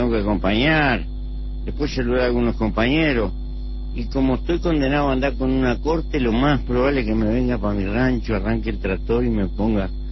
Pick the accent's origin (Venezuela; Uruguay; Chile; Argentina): Uruguay; Paso de la Arena, Montevideo; Siempre voto por esta zona. Aunque soy del Paso de la Arena.